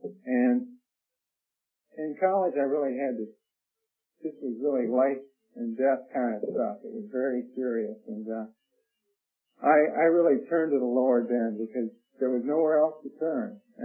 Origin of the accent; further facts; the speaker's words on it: Detroit, Michigan, United States; I'm from Detroit originally